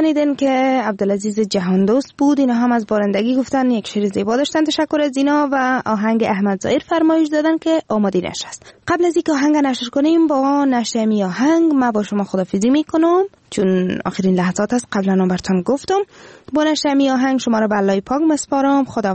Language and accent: Persian; Afghanistan; امی که از افغانستان هستیم، ای برام مهم است نه که باز از کدام ولایتش هستیم، خب از تمام ولایتش هستیم